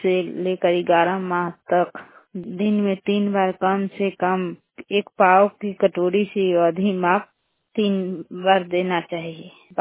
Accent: Rampur Jagdish, India; पंचायत महमदपुर, घर रामपुर जगदीश का रहने वाली हूँ।

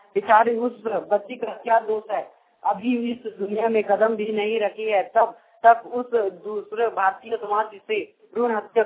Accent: Jharkhand, India; Class 9th में मैं पढ़ता हूँ। मेरा जिला हजारीबाग है, मेरा गांव मुरंगे।

